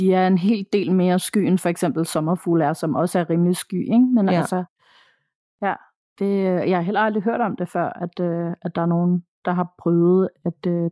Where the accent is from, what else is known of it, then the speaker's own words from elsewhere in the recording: Tappernøje, Zealand, Denmark; Der var så mange af dem dernede i Tappernøje-området, hvor jeg er vokset op.